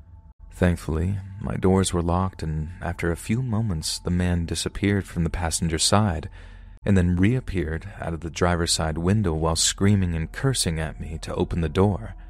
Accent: Midwest, United States; also born or lived in East Coast; I'm 33 and I live in the rural Midwest. I was born and raised in my hometown, and with the exception of a few months of living with my father on the East Coast, I've lived here my entire life.

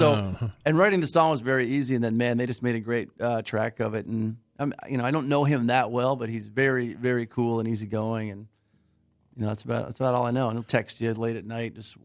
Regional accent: Detroit, Michigan, United States; And I'm from Detroit, so I think what's worked for me, if there's any young songwriters out there, I've just written what how I grew up and things that I know

